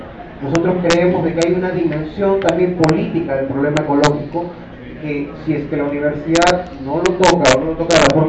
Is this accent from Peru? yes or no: yes; Peru; cuestiones que nos atañen a todos como peruanos